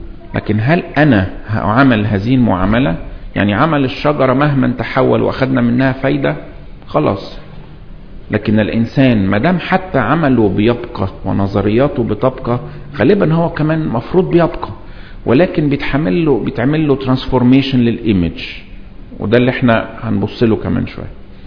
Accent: Egypt; عشان كده تلاقي احنا كناس مصريين لما نروح الاهرامات نفهم ان ده قبر

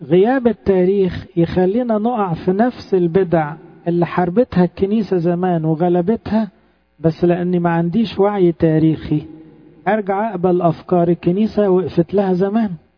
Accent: Egypt; طبعا ده بيدينا احنا امتياز كمصريين

